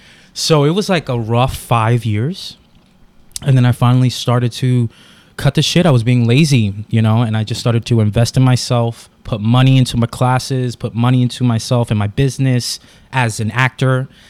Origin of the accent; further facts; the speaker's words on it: New York City, New York, United States; I grew up in the Bronx, New York, in the projects.